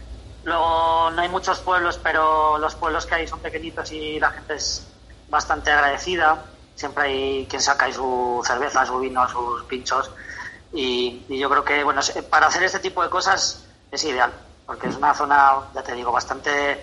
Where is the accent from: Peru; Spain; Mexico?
Spain; Tarancón, Castilla-La Mancha; nosotros empezamos desde Tarancón, que es, para quien no lo conozca, está la autovía de Valencia, la 3, un pueblo, bueno, mi pueblo, que iba a decir es un poco feo, pero bueno, lo digo yo. Y es así un pueblo que está bastante en la mancha alta